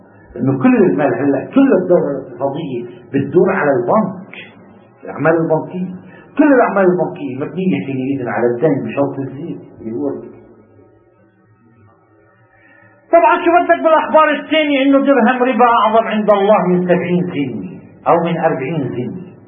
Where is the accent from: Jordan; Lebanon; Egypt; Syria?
Lebanon; نحن لبنانيين، بحال ما بنروح نقول نحن لبنانيين